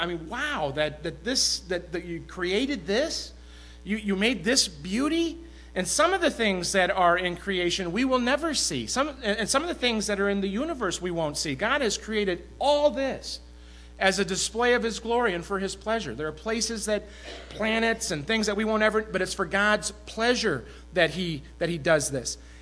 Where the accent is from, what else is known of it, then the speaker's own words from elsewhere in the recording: Waterloo, Iowa, United States; also born or lived in Parkersburg, Iowa; I grew up in Iowa my entire life, all right? Grew up in Waterloo, Iowa, and then made the excursion to Parkersburg, Iowa in my 11th grade year.